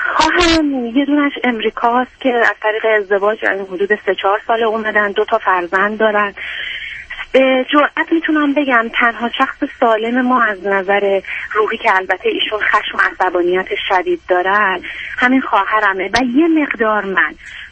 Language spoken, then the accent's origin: Persian; Iran; moved away as an adult; now in United States; من یه دختر 37 ساله هستم که حدود یک سال و نیمه از ایران مهاجرت کردم، اومدم امریکا. لیسانسی علوم ارتباطات هستم از ایران.